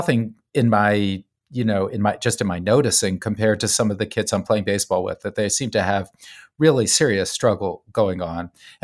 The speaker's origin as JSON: {"language": "English", "town": "New Haven", "region": "Connecticut", "country": "United States", "tie": "born or raised there", "said": "And for me, as someone growing up in New Haven who wasn't a Yale person"}